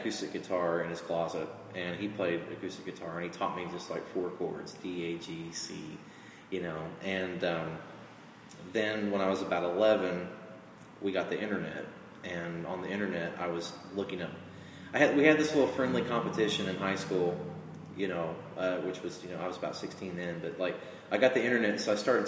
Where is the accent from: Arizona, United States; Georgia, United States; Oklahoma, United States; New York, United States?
Oklahoma, United States; I was playing with some local bands in the Chandler, Lincoln County area, because I'm from Lincoln County, I live in Stroud.